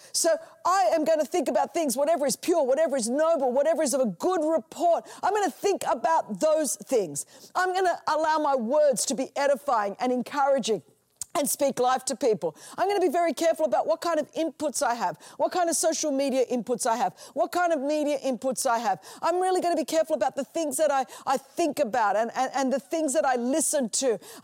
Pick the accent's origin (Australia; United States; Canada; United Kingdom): Australia; Now, look, I'm from Australia and I love the heat.